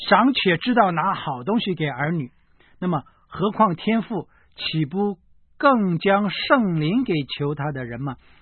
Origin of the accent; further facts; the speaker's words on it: Hong Kong; 虽然我们香港人呢生活是很节俭，